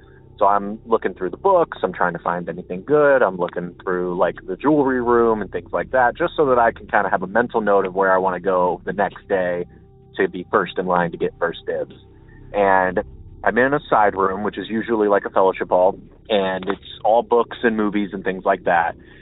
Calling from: Akron, Ohio, United States; Hey, Derek … from Akron calling.

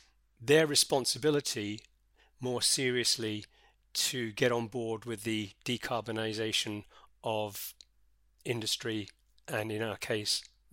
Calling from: Monaco; I'm joining you from sunny Monaco

